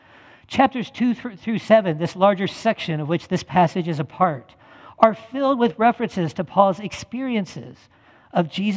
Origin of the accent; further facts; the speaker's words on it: Salem, Missouri, United States; And they're, you know, this is rural Missouri. I grew up in the Salem, Missouri area. So this is rural Missouri. They're farmers, they're fishermen, they're mechanics.